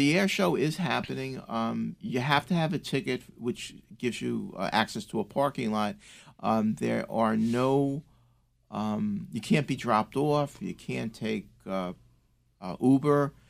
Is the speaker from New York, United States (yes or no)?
yes; Oceanside, New York, United States; I grew up in Oceanside, so the one great thing about that and the railroad is if you slept through Oceanside, you ended up in Long Beach, which was only one town over.